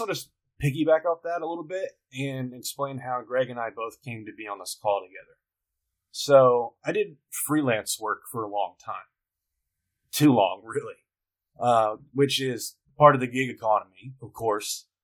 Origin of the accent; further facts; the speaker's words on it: Knoxville, Tennessee, United States; I'm from Knoxville, Tennessee, which is home to our state's flagship university